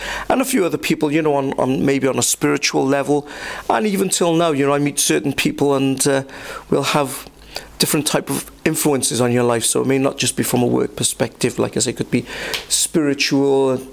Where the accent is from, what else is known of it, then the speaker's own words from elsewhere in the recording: Newport, Wales, United Kingdom; born there; I was born in Newport, in the Pill side of town. Spent most of my life there. My background, my heritage is of Yemeni origin. My mum and my dad, both from the Yemen.